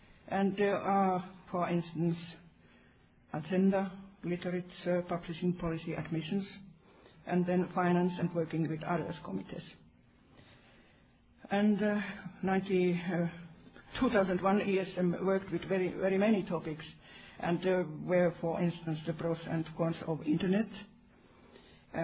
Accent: Finland; English is a second language; And I come from Finland. But we haven't got any ice bear there anymore.

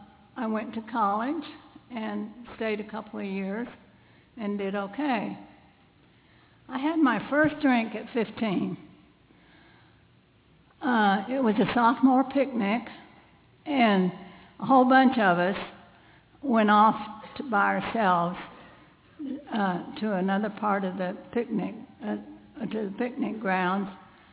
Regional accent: New Mexico, United States; also born or lived in Texas; I was born in Texas and grew up in New Mexico.

